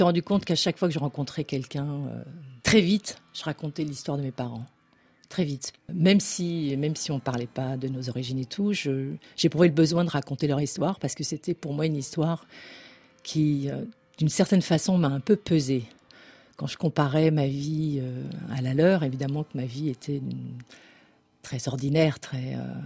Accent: Dakar, Senegal; born there; moi je suis née là, à Dakar. Maman est née là, au Vietnam. Papa est né là, en Algérie.

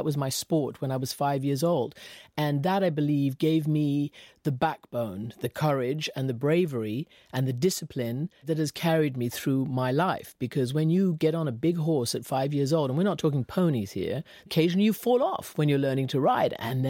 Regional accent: Iran; also born or lived in London; even though I was born in London, my mom took me back to Iran after I was several weeks old. That was my fundamental foundation was my life in Iran.

